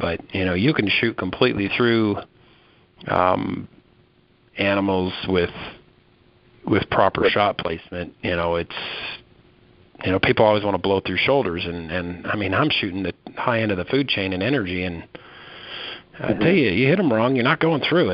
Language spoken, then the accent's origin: English; Wyoming, United States; I grew up in Southwest Wyoming.